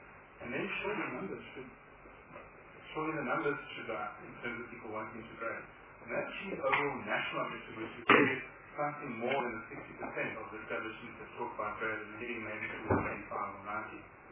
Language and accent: English; Maui, Hawaii, United States; I'm actually from Maui.